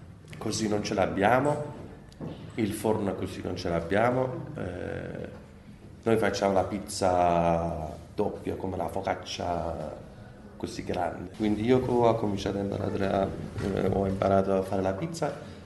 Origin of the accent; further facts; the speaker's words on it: Iran; Italian is a second language; now in Italy; ho dovuto fare un passo come clandestino, uscendo dall'Iran di nascosto.